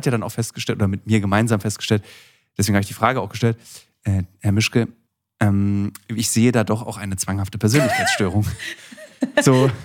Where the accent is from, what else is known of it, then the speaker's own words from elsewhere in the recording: Berlin, Germany; als Berliner fand ich das natürlich so, was für eine Verrückte.